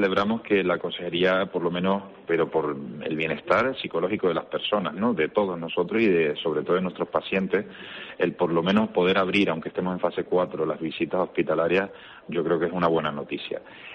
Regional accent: Madrid, Community of Madrid, Spain; Si a mí me ofrecen, y yo soy de Madrid, el poder trabajar en Madrid al lado de mi familia

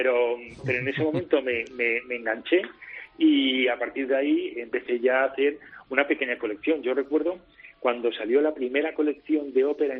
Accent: Ávila, Castile and León, Spain; yo soy de una familia, digamos, humilde de provincias, de Ávila, yo nací en Ávila.

